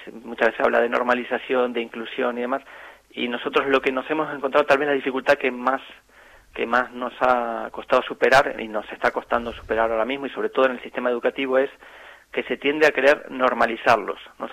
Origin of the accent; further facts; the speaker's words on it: Argentina; now in Spain; Yo soy argentino, como ustedes. Vine a España hace más de 15 años. Y bueno, mis 3 hijos nacieron aquí.